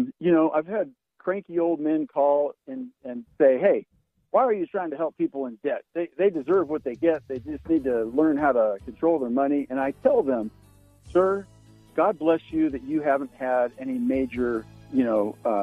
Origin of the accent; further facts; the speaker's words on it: West Coast, United States; Consequently, I grew up on the West Coast and had very little contact with that Greek family.